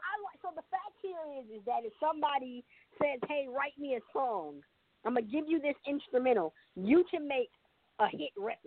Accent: Stone Mountain, Georgia, United States; also born or lived in Las Vegas; I grew up in Stone Mountain, too. I went to Phoenix in high school in Stone Mountain. I live right there in Stone Mountain.

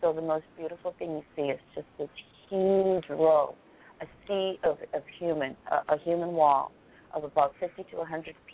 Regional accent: United States; that's what makes me proud about being an American, being in this country.

